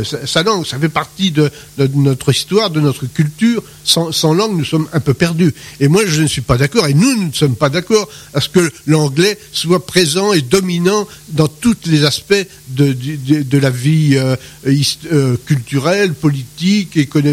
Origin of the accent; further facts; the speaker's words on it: Appilly, Hauts-de-France, France; puisque je suis originaire d'Appilly.